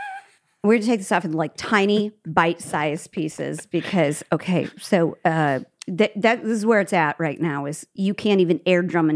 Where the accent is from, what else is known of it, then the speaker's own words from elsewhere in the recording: Midwest, United States; And I'm from the Midwest.